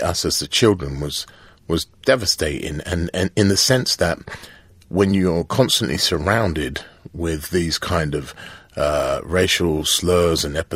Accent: United Kingdom; It was important for me to share an experience of a black child growing up in Britain.

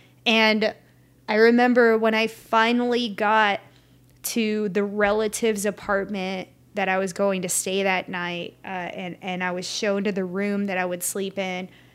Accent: Ukraine; one of the things that, is super weird about being a Ukrainian is gender identities are very polarized there.

